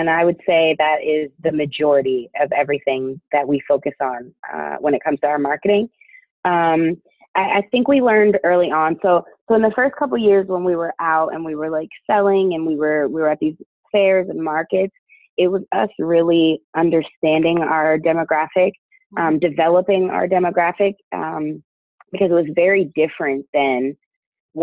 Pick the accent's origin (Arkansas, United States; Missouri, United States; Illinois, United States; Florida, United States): Illinois, United States; Chicago; also born or lived in North Carolina; I mean, I'm from the Midwest. I'm from Chicago. But I did live in North Carolina for about 8 years. So there's a piece of me that's Southern